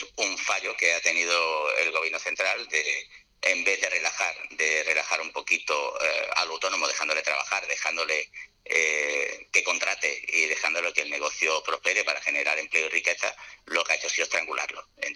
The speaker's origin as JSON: {"language": "Spanish", "town": "Málaga", "region": "Andalusia", "country": "Spain", "said": "yo que soy de Málaga, solamente va a poder hacerlo aquí en Málaga."}